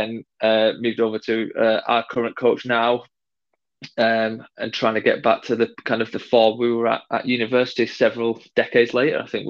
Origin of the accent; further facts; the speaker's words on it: Wigan, North West England, United Kingdom; So growing up in Wigan, you had basically kind of one choice, and that was to play rugby, essentially.